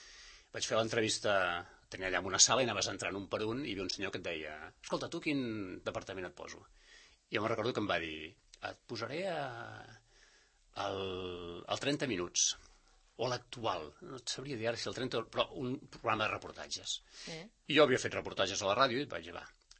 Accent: Blanes, Catalonia, Spain; also born or lived in Girona; em vaig posar a treballar a la ràdio local a Blanes, que soc de Blanes, i allò entre Blanes i Girona vaig viure uns quants anys

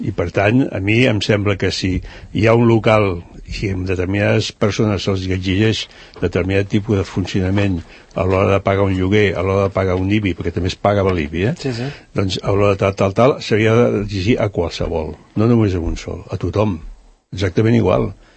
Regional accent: Barcelona, Catalonia, Spain; now in La Floresta, Spain; jo sóc de Gràcia. Jo he nascut a Gràcia, per tant em toco molt directament en aquest sentit. He viscut a Gràcia fins que vaig tenir 25 anys, quan em vaig casar i vaig venir a viure a la Floresta.

